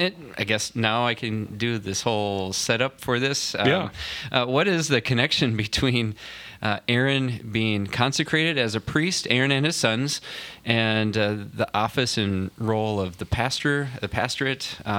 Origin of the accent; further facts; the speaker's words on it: Illinois, United States; accent: Minnesota; now in Minnesota, United States; Yeah, every time I go back home to Illinois, they tease me home. for my Minnesota accent.